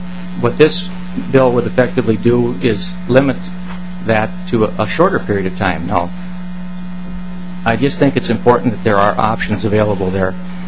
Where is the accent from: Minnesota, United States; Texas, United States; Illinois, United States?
Minnesota, United States; Murdock; from Swift County, Murdoch, Minnesota.